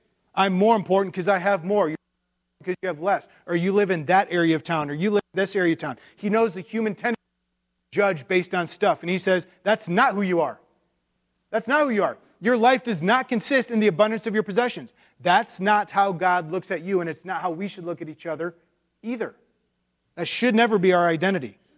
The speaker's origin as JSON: {"language": "English", "town": "Detroit", "region": "Michigan", "country": "United States", "tie": "born or raised there", "said": "I grew up, that was my hometown, growing up in Michigan, yay Detroit Lions"}